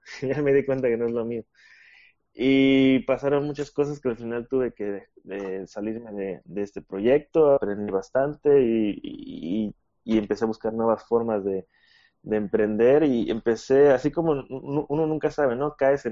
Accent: Mexico; soy de México. Sí, no hemos mencionado esa partecita. Soy de México y me gradué en la ciudad de Puebla

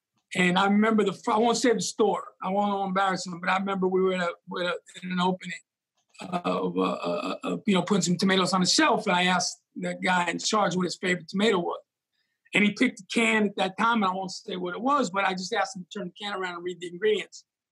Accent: Bronx, New York, United States; I opened a lot of cans of tomatoes over my life and growing up in New York and, you know, in the Bronx where, you know, the deli shelves

